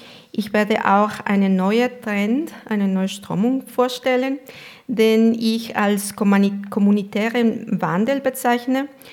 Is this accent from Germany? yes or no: no; Mexico; German is a second language; Das ist, was in meinem Heimatland Mexiko stammt, ein Konzept, eine Kategorie.